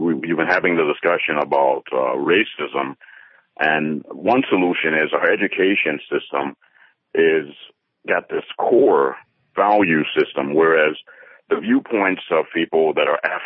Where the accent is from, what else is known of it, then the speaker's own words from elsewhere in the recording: Birmingham, Alabama, United States; Well, I grew up in Birmingham, Alabama, and my church was the one bombed by the Ku Klux Klan, the 16th Street Baptist Church.